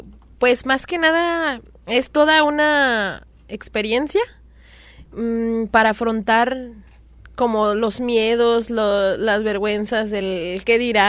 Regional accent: Acámbaro, Guanajuato, Mexico; now in Puerto Vallarta, Mexico; soy originaria de Acámbaro, Guanajuato. Y pues tengo aquí en Puerto Vallarta viviendo alrededor de 10 años ya.

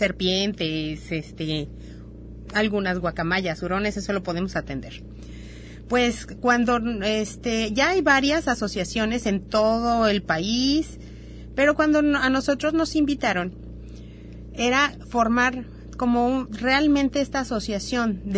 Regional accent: Guadalajara, Jalisco, Mexico; now in Puerto Vallarta, Mexico; aquí en Puerto Vallarta no tenemos una facultad de medicina veterinaria como los que venimos de Ciudad de Guadalajara.

